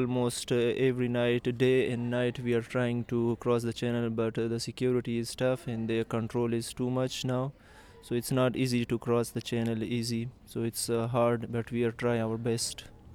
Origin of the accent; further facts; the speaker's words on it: Afghanistan; English is a second language; I am from Afghanistan.